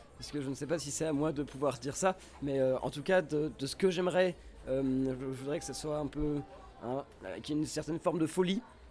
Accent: Évian, Auvergne-Rhône-Alpes, France; Parce que je viens de Haute-Savoie

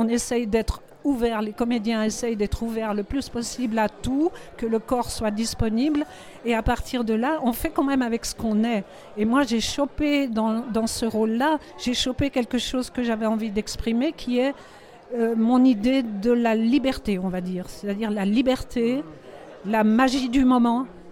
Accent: France; Et comme je suis française, mais je suis un peu gaumaise aujourd'hui.

